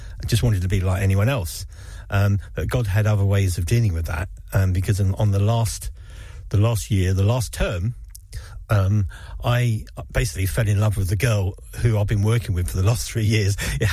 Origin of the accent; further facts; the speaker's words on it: London, United Kingdom; I was brought up in London. In terms of being secular, it's very much the traditional side. So my family would have been very traditionally Jewish in terms of cultural things.